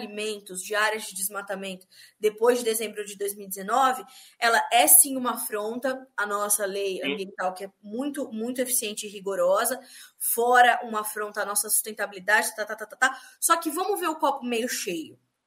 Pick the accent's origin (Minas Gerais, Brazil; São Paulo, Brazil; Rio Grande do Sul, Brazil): São Paulo, Brazil; Eu que cresci em São Paulo, capital, fui muitas vezes no zoológico.